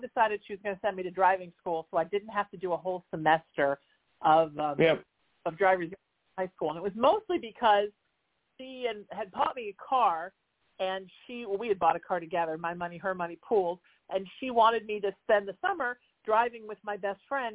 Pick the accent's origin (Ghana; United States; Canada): United States; Huntington Beach, California; Anaheim was pretty far away for me to go to driving school because I grew up in Huntington Beach.